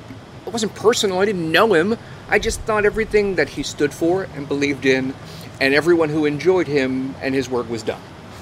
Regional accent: New York, United States; I grew up on Long Island. I grew up about 20 minutes from

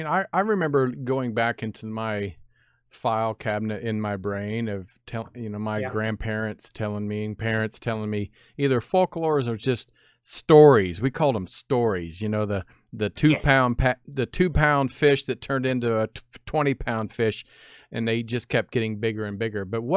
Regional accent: Kansas, United States; Growing up in Kansas, you know, small country town

